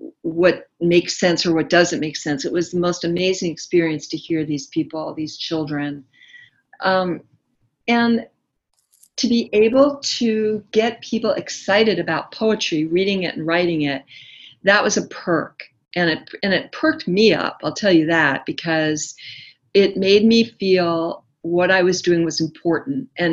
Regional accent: New York, United States; He's from the New York school. I come from New York. I could really relate.

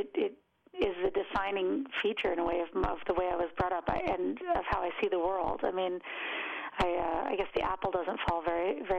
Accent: United States; And as an American, that seems so absurd to me

